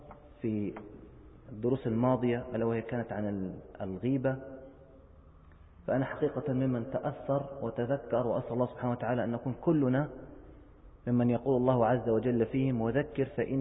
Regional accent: Palestine; عندنا في فلسطين على ما أذكر كان يغرف الرجل غرفة من التراب ويعثرها في وجه المعتدي

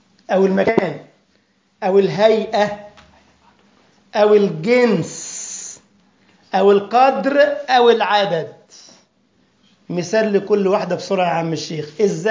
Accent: Egypt; ده طلع واحد مجنون اخر في عندنا في مصر يقول لك ويجوز الأضحية بالدجاج.

